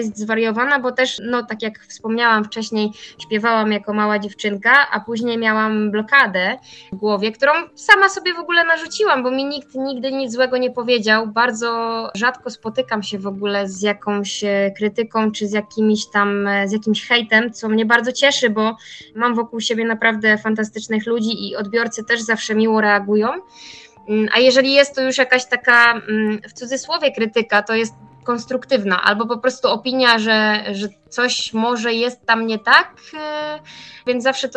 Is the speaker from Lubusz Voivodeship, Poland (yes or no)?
no; Szczecinek, West Pomeranian Voivodeship, Poland; born there; Ja mieszkam oczywiście w województwie pomorskim, ale przecież urodziłam się w Szczecinku